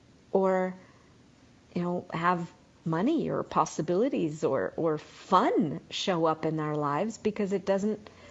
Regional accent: Israel; And I grew up in Israel. You always had to protect yourself over there.

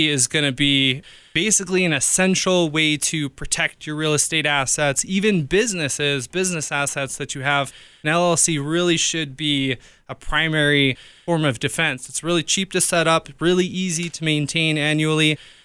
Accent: New York, United States; moved away as an adult; now in Colorado, United States; Yeah, so I grew up in New York. I originally came from there, lived there pretty much my entire life, and then decided to move out to Colorado basically in early 2016.

